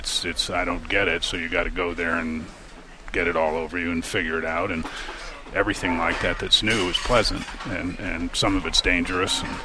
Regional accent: Chicago, Illinois, United States; I was born in the South Loop, which is the loop is downtown. It's okay. Kind of no man's land. And you're not really from the south side or north side if you're from there. And then we moved within the city to Damon and Jarvis, which is on the north side in the city.

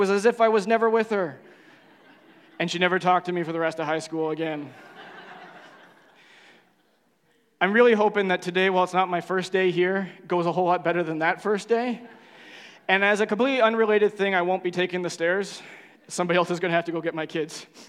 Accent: Cambridge, Ontario, Canada; I grew up in Cambridge in my high school years, and I attended Galt Collegiate Institute downtown.

